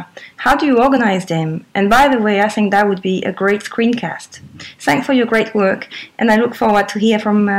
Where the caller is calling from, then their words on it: Switzerland; I'm calling from Switzerland